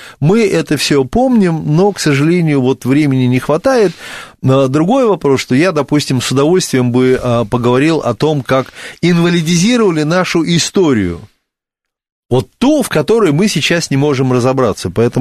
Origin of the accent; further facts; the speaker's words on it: Odesa, Odesa Oblast, Ukraine; Я сам там вырос, в Одессе я вырос, да